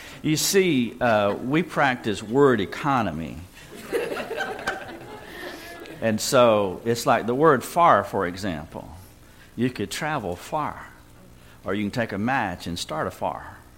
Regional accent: the South, United States; accent: redneck; my second language is English. My first language is redneck. And sometimes people don't understand what I say when I get above the Mason-Dixon line.

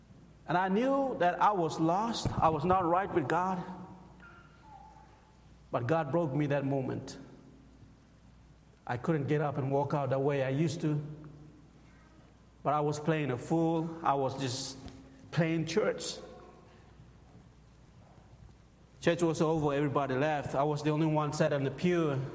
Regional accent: Papua New Guinea; moved away as an adult; now in United States; I am from Papua New Guinea, born and raised there. I've been in the state for 10 years now.

